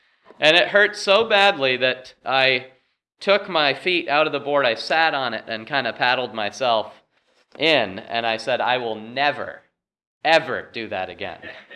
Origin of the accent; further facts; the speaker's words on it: Vermont, United States; And some of you know I grew up in Vermont, and my parents started us on skis when we were little, so I've skied for a long time